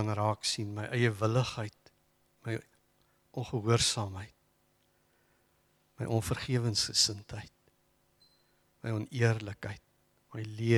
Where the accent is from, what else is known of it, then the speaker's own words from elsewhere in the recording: Pretoria, Gauteng, South Africa; Het ek 'n beroep Pretoria toe, waar ek vandaan kom